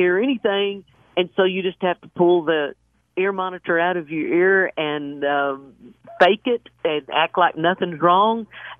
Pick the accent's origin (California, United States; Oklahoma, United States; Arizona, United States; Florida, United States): Oklahoma, United States; Chalky; I grew up in Chalky, Oklahoma, which is probably 12 miles north of Atoka.